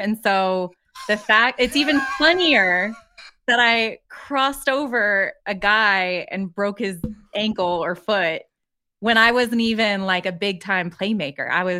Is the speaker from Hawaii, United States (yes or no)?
no; Colorado, United States; like I grew up in Colorado. I'm not a lifelong Denver Nuggets fan, but my brother is, my dad is